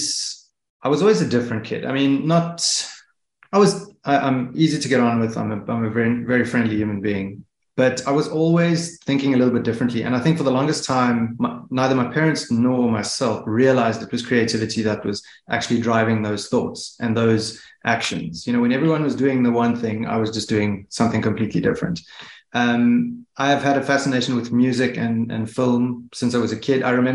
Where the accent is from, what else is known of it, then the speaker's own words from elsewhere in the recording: Johannesburg, Gauteng, South Africa; moved away as an adult; now in Cape Town, South Africa; my parents moved to Johannesburg when I was, I think, 3 or 4 years old. I grew up in Johannesburg. I was there for my entire life up until about 27. I was 27 years old.